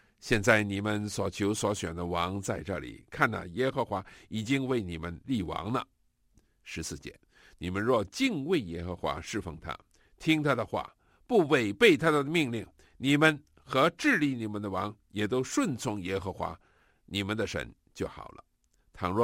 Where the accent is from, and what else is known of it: China